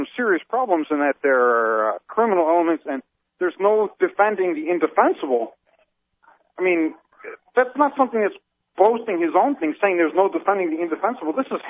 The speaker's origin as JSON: {"language": "English", "town": "Chicago", "region": "Illinois", "country": "United States", "said": "I'm from Chicago. I'm a Daily guy. I'm from Chicago."}